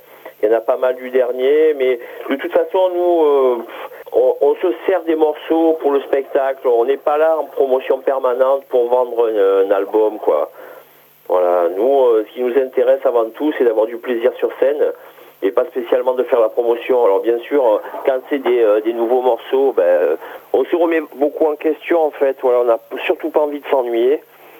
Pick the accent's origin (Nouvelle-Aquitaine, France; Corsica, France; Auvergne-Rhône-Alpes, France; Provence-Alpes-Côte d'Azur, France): Provence-Alpes-Côte d'Azur, France; Apt; Alors nous, on est à peu près tous du même coin, sud-est, c'est-à-dire ça va du Luberon jusqu'à Marseille, quoi, à peu près. Mais là, on est plutôt côté Apt, voilà, Apt, Avignon, enfin, aux alentours du 84, quoi, enfin, 83, je ne sais même plus, voilà.